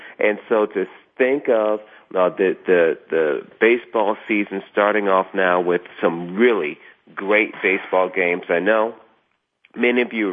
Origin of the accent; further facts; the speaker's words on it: Detroit, Michigan, United States; And then my hometown boys, the Detroit Tigers, are leading 2-0.